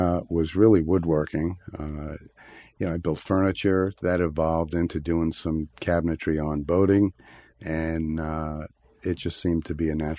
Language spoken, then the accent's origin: English; Queens, New York, United States; I mean, no, I wasn't born here. I grew up in Queens, and actually, it was a woman that brought me out this way.